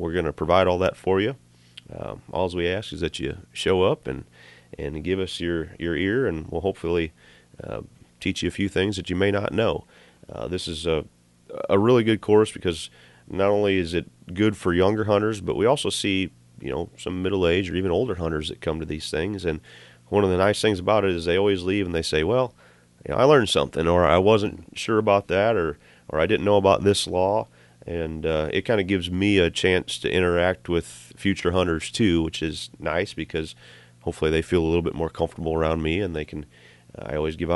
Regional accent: Illinois, United States; now in Iowa, United States; You know, I grew up in Illinois, so I grew up hunting doves

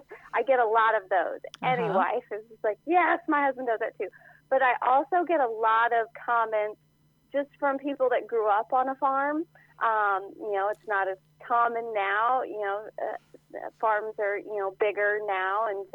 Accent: Missouri, United States; Well, I grew up in mid-Missouri, and I had, you know, as part of the book, I had no intention of, you know, staying in my small town.

